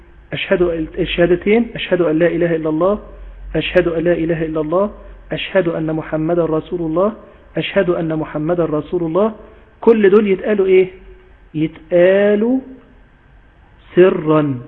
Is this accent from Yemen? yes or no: no; Egypt; اللي هو الأذان المشهور الذي نؤذن به عندنا في مصر